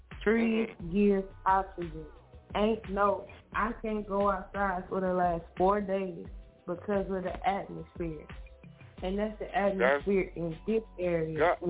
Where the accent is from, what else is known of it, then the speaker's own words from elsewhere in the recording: Houston, Texas, United States; When I go back to where, well, I'm from Houston, but when I go back where we from